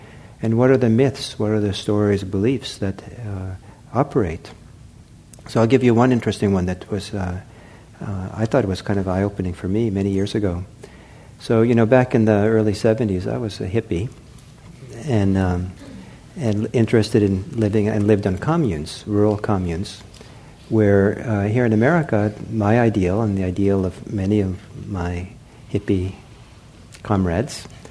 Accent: Norway; also born or lived in United States; So I'm originally from Norway, so in 1974 I went back to Norway, 1975 I think.

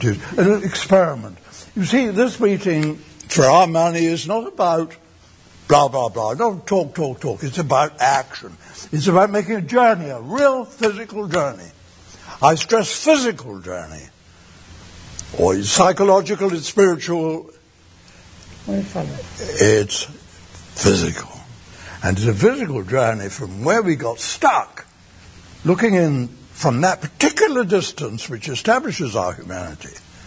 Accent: England, United Kingdom; I'm English, and the English have a reputation for being eccentric, somewhat at least in some circles.

